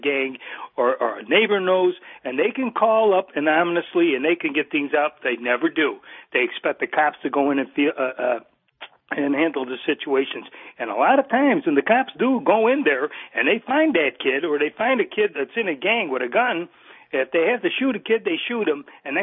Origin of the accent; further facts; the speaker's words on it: Chicago, Illinois, United States; You know, I'm from Chicago originally. We deal every day with shootings.